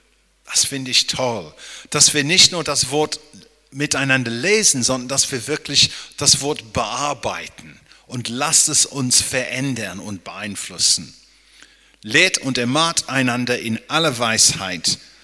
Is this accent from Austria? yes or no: no; England, United Kingdom; first language English; German is a second language; now in Germany; dass das Problem für uns als Engländer ist nicht nur, dass wir Fußball nie gewinnen können